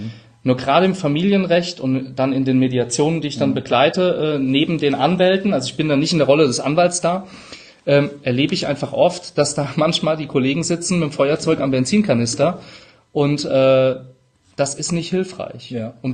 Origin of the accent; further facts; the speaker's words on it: Rhineland-Palatinate, Germany; accent: Palatinate; ich bin Pfälzer, manchmal SCH statt CH.